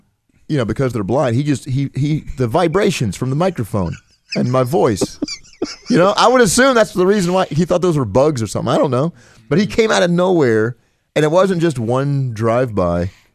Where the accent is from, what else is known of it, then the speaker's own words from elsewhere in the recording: Nashville, Tennessee, United States; During every one of my shows, I would mention I was from Nashville, and I'd say, home of the Commodores, Vandy fans.